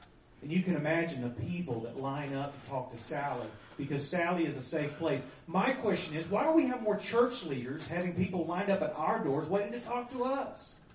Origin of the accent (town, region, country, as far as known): Tennessee, United States; born or raised there; now in Dallas, United States